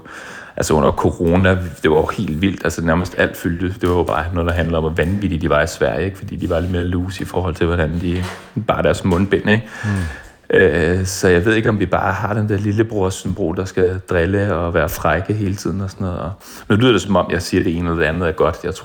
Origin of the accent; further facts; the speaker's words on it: Copenhagen, Capital Region of Denmark, Denmark; jeg var vant til med børnehaven hjemme i København